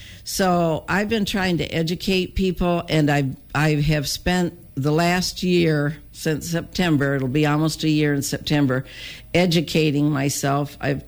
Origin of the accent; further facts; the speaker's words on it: Oscoda, Michigan, United States; also born or lived in Harrisville; I was born in a birthing house in Harrisville, but I was raised in Oscoda.